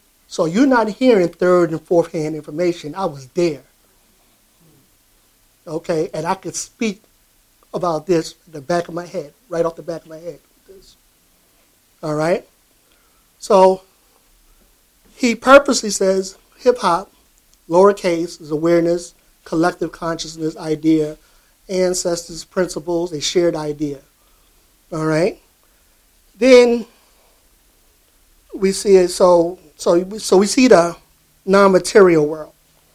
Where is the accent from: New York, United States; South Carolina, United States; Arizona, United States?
New York, United States; Harlem; also born or lived in Bronx; I witnessed a lot of that growing up in Harlem, in the Bronx.